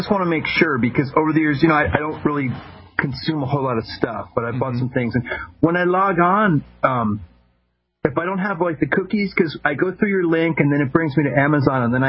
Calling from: Alturas, California, United States; Up in north, like outside of Alturas.

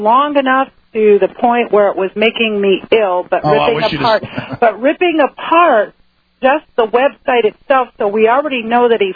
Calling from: Ohio, United States; I'm calling from Ohio.

